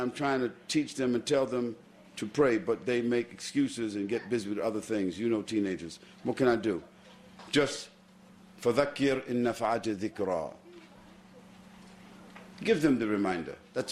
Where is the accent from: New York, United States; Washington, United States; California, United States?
New York, United States; Brooklyn; born or raised there; also born or lived in Harlem